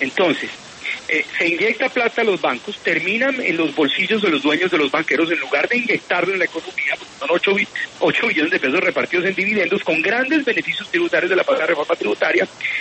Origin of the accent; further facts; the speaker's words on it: Colombia; cuando usted es asalariado, como yo, como muchos colombianos